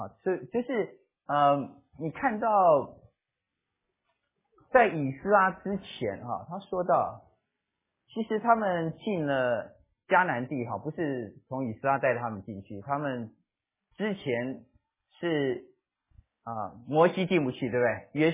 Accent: China; 你知道犹太人新年跟我们中国人的新年不一样，我们中国人新年是所谓的也是 New Year， 对不对？

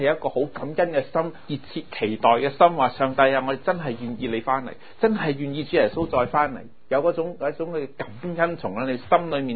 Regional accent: China; 即係我哋中國人有句話叫著辣無味

